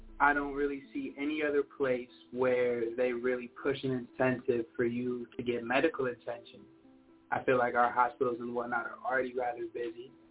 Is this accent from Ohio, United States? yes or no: yes; Toledo, Ohio, United States; I'm from Toledo, Ohio.